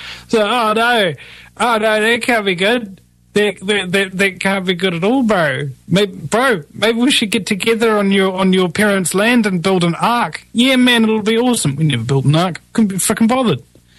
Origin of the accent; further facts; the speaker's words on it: New Zealand; Maybe I've got a unique perspective to a lot of people because I'm from New Zealand.